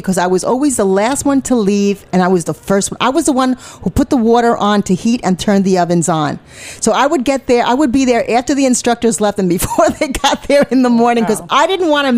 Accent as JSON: {"language": "English", "town": "Staten Island", "region": "New York", "country": "United States", "tie": "born or raised there", "also_born_or_lived": "Brooklyn", "said": "I went to high school in Staten Island."}